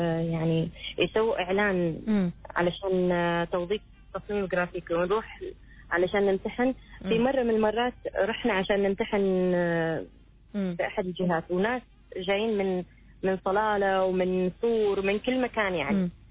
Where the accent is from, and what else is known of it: Oman